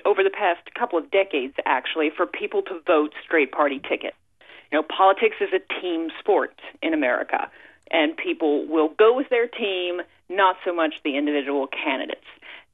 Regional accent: the South, United States; quite all right. I'm from the South. I'm always running into problems like this.

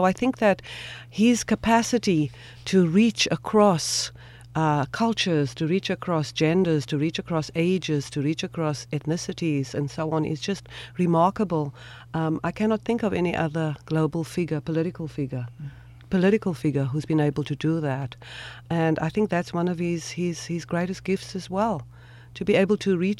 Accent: South Africa; And I said I was from South Africa, and people didn't know South Africa.

